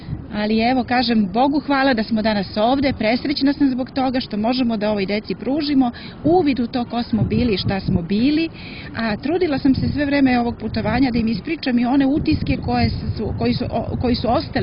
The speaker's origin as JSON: {"language": "Serbian", "town": "Prizren", "region": "Prizren District", "country": "Kosovo", "tie": "born there", "said": "Ja sam rođena u Prizrenu. Rođena sam u svešteničkoj porodici"}